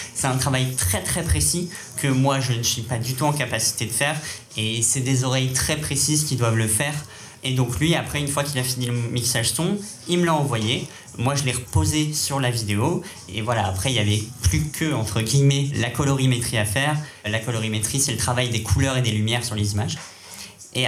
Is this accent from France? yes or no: yes; Châtellerault, Nouvelle-Aquitaine, France; Je viens de Châtellerault, je suis pas né dans une grande ville comme Paris